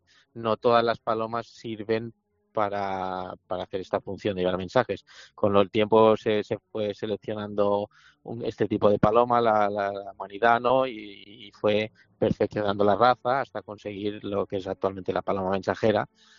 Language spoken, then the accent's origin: Spanish; Balearic Islands, Spain; yo soy de Mallorca